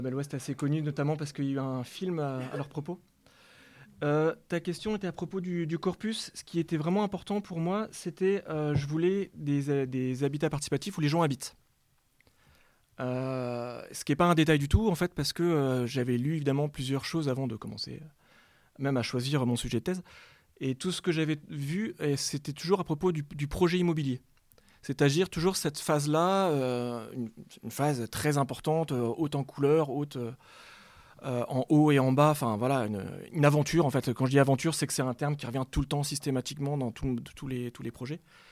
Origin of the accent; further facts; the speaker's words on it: Brest, Brittany, France; Alors effectivement, je viens de Brest. En général, quand on vient de Brest, à peu près partout où on va, on dit « Oh là là, ça vient de très loin ».